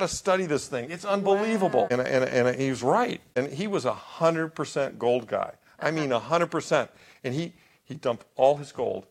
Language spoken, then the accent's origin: English; Midwest, United States; I grew up in the Midwest.